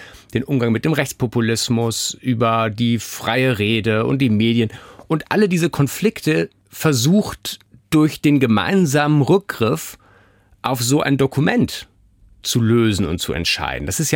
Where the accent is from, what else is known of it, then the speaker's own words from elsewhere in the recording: Hamburg, Germany; Ich bin in Hamburg aufgewachsen